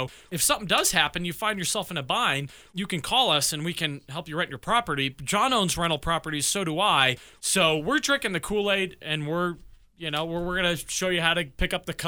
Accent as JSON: {"language": "English", "town": "Nashville", "region": "Tennessee", "country": "United States", "tie": "born or raised there", "lives_now": "Colorado Springs, United States", "said": "I grew up in Nashville 20 years ago, and this starts to feel like Nashville and how big they've become."}